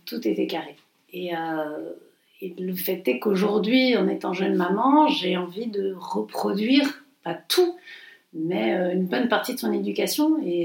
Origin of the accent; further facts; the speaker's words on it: Montpellier, Occitanie, France; parce qu'on est provinciales, on est de Montpellier